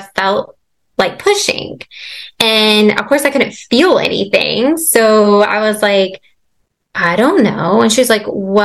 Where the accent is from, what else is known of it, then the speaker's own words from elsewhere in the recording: Bridgewater, Virginia, United States; My husband and I, we are from Bridgewater, Virginia. That's where we both grew up. We are high school sweethearts.